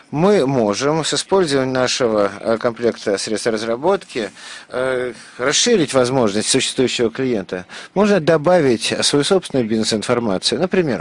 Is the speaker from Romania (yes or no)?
yes; Romania; Russian is a second language; now in Zurich, Switzerland; я не русский. Так что, к сожалению, мне придется говорить по-английски. Я сам из Румынии. Я работаю в Microsoft уже 10 лет. Теперь я работаю в Цюрихе